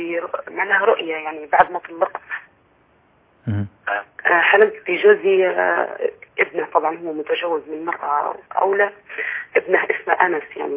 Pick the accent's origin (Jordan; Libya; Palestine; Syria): Libya; من ليبيا،